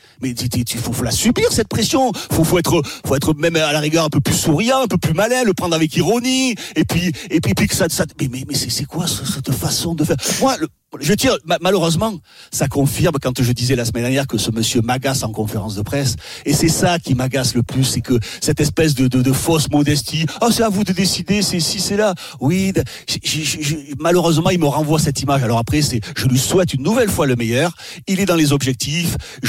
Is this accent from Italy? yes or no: yes; Italy; c'est parce que je suis italien.